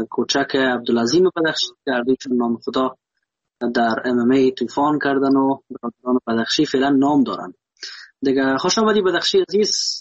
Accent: Afghanistan; احساس کردم که ما تاجیک نیستم، احساس کنم ما پشتوار پشتون نیستم، ما یک افغان هستم

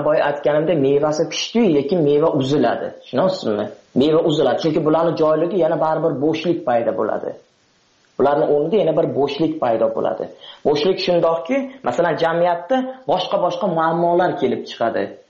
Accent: Tajikistan; now in Russia

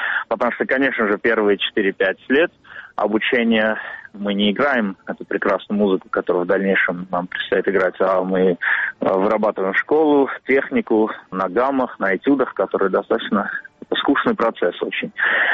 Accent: Armenia; и к тому же я армянин

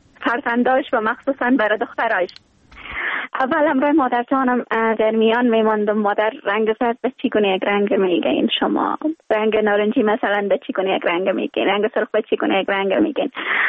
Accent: Kabul, Afghanistan; born there; ما در یک خانواده متوسط در افغانستان ولایت کابل به دنیا آمدیم

